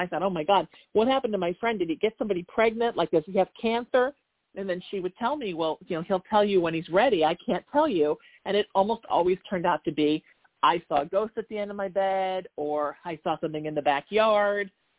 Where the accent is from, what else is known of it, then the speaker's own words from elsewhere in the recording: Huntington Beach, California, United States; I grew up in Huntington Beach, which half of Huntington Beach is actually below sea level, including the part I grew up in.